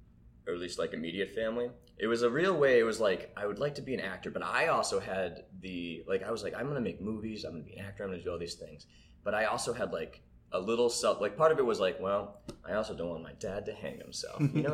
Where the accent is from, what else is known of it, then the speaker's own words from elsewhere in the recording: Boston, Massachusetts, United States; So I grew up outside of Boston.